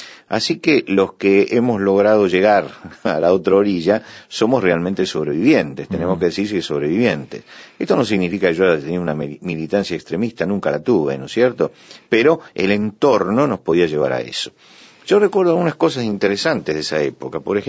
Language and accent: Spanish; Argentina; vos sabés que yo soy argentino